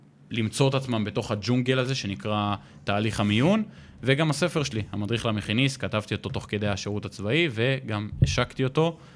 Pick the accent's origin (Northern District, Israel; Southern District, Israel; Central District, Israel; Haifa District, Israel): Central District, Israel; Netanya; אני בא מנתניה